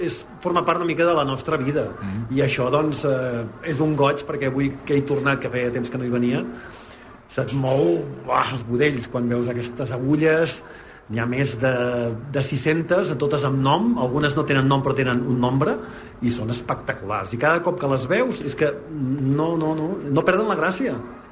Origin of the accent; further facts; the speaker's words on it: Vacarisses, Catalonia, Spain; jo m'he criat aquí baix, a Vacarisses, avui també he pujat des de Vacarisses